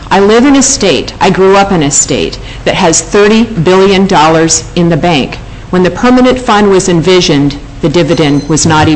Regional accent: Alaska, United States; I was born and raised in Alaska. Gary and I went to the same high school.

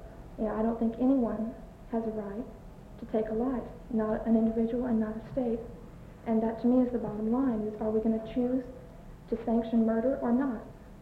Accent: Texas, United States; I grew up in Texas. I lived there a long time. And I have a little bit of familiarity with that Texas law.

